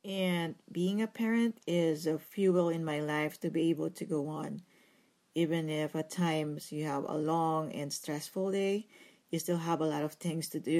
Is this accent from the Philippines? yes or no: yes; Philippines; moved away as an adult; now in United States; we came from the Philippines. We immigrated to the U.S. like 12 years ago